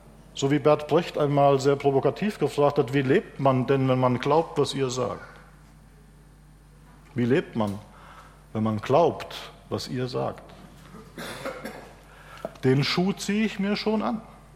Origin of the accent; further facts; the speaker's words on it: Rhineland-Palatinate, Germany; Ich komme aus dem Westerwalddorf.